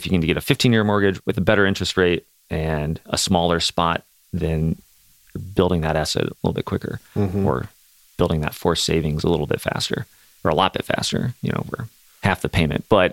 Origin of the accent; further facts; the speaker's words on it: Valparaiso, Indiana, United States; so I'm from Valpo, and being downtown Valpo versus downtown Chicago, it's different